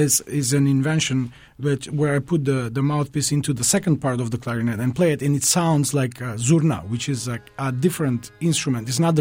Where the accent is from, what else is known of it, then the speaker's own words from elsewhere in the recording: North Macedonia; I was born and raised in Macedonia. And I come from a musical family, so I grew up with a lot of folk music.